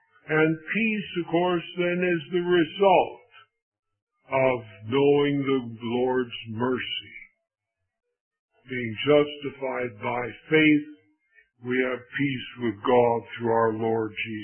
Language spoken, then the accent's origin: English; Minnesota, United States; born there; Now, I grew up as a Lutheran. I was born in Minnesota, baptized in the Norwegian Lutheran Church. My baptismal certificate is in Norwegian, guaranteed to get you to heaven.